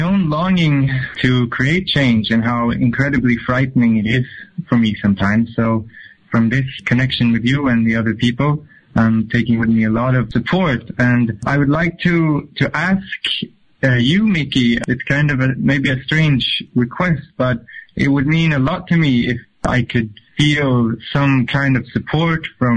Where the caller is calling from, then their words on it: Sweden; I'm calling from Sweden, so it's it's really an honor to be with you.